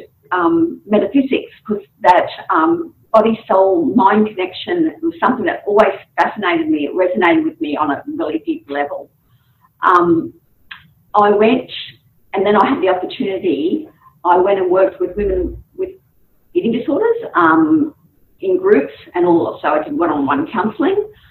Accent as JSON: {"language": "English", "region": "Queensland", "country": "Australia", "tie": "born there", "said": "I was born in North Queensland."}